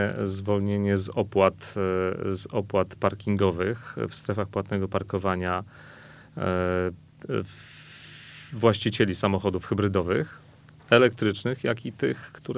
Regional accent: Stargard, West Pomeranian Voivodeship, Poland; będąc rodowitym mieszkańcem tego Stargardu, tego miasta

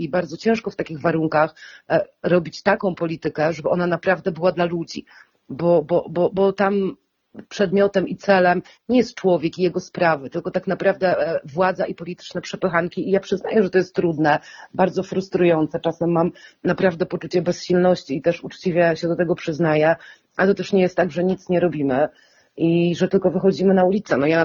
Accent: Barlinek, West Pomeranian Voivodeship, Poland; ja wychowałam się w niedużym mieście powiatowym. Ja pochodzę z Barninka

